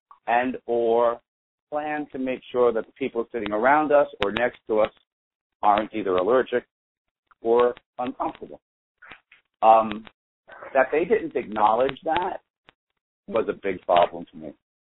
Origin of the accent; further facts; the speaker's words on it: Brooklyn, New York, United States; I dropped a few F-bombs. I'm from Brooklyn.